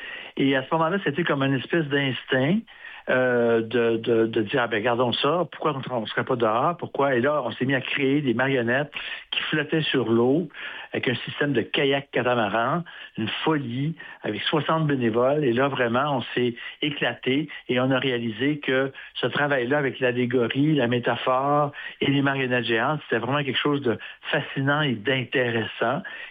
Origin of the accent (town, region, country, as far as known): Saguenay, Quebec, Canada; born or raised there